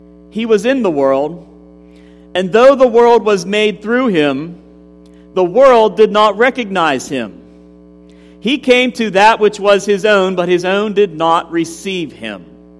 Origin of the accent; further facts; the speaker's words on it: Uniontown, Pennsylvania, United States; would ask for your prayers for my hometown, my home area of Greene County, and also Fayette County, and particularly the town of Uniontown.